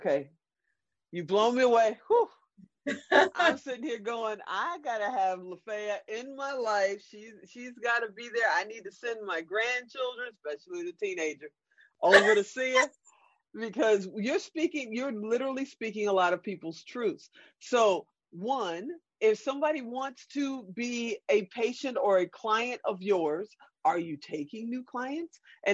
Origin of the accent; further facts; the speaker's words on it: Chicago, Illinois, United States; I'm from Chicago.